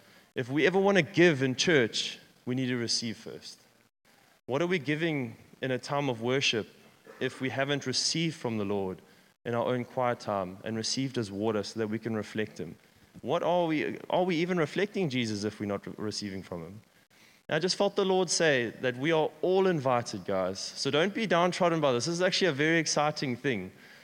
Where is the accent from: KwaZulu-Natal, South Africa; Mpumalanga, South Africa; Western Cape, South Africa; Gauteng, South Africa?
KwaZulu-Natal, South Africa; Richards Bay; This is my hometown in Richards Bay.